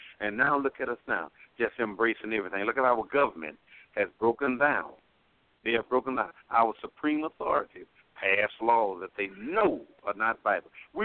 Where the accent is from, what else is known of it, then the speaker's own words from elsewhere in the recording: United States; I'm growing up in America was a wonderful thing for my age group now, in the 60s.